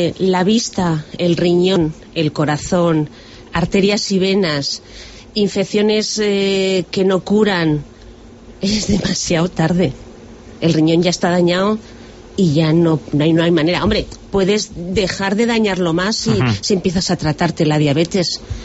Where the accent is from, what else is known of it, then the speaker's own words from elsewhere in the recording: Burgos, Castile and León, Spain; now in Soria, Spain; yo soy de Burgos, pero en Soria es que la gente vive muchísimos años